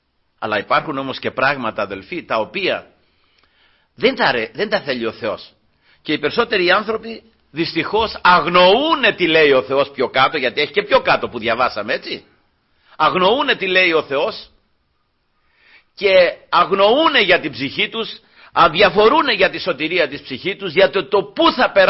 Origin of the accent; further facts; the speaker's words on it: Peloponnese, Greece; Τώρα είμαι στα μέρη εκεί που μεγάλωσα, αδελφοί, στα χωριά μου εκεί, στη Μάνια, εκεί εργάζομαι